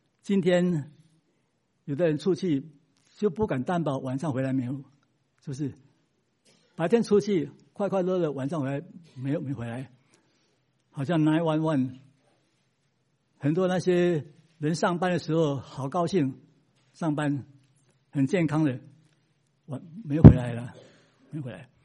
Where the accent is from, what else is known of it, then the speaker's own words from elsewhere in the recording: Philippines; 我在菲律宾长大